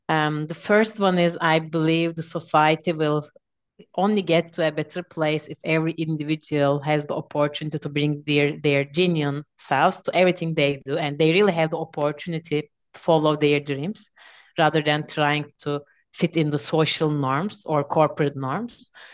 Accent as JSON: {"language": "English", "country": "Turkey", "said": "I'm originally from Turkey."}